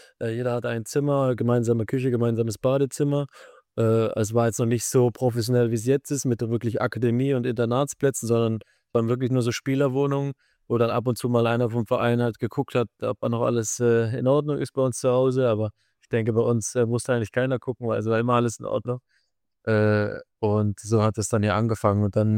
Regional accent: Marktoberdorf, Bavaria, Germany; born there; Ich komme eigentlich gebürtig aus dem Allgäu, aus einem kleinen Dorf, Marktoberdorf heißt das.

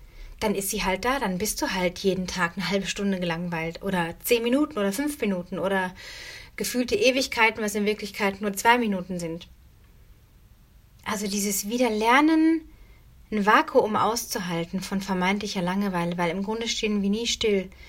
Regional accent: North Rhine-Westphalia, Germany; born or raised there

